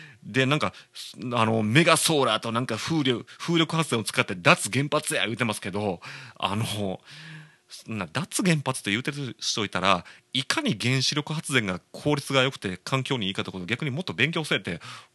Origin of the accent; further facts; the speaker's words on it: Koka, Shiga, Japan; 僕の実家のある滋賀県甲賀市信楽町はですね、まあその甲賀流忍者の里ですよ、あのもう山々があるんですよね、もう山だらけなんですよ。なんなら僕も山の中に住んでるんですけどね